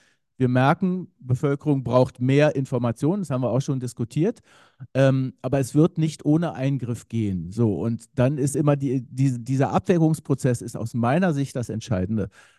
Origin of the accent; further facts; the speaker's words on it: Berlin, Germany; auch wenn ich als Berliner um Nachsicht bitte, dass ich mich nicht in Detail äußere.